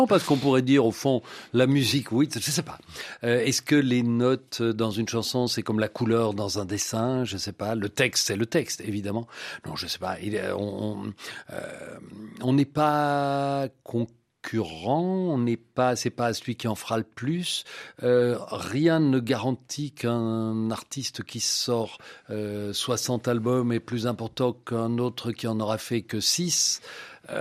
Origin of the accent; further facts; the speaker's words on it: Belgium; puisque je suis belge